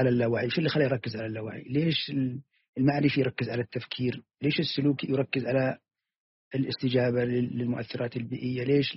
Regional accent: Saudi Arabia; كملت البرنامج 2 على المرضى عندنا في السعودية

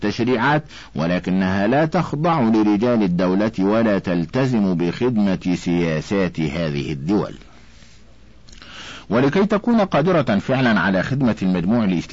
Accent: Egypt; وأنا من ناحية القلب والفكر سوداني وسعودي وكويتي بقدر ما أنا مصري.

